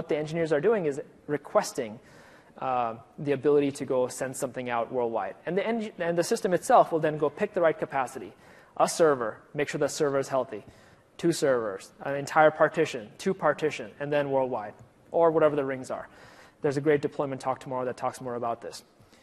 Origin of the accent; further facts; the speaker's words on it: Minnesota, United States; and I'm from Minnesota, so I can say this